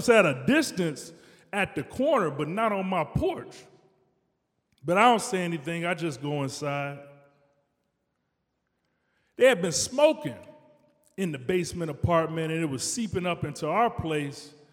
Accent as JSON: {"language": "English", "town": "Detroit", "region": "Michigan", "country": "United States", "said": "I'm from Detroit, so I'm not clueless."}